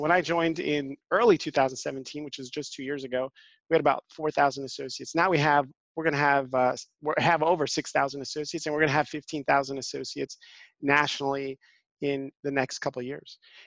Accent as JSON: {"language": "English", "town": "New York City", "region": "New York", "country": "United States", "tie": "born or raised there", "said": "So I grew up in Spanish Harlem in New York City."}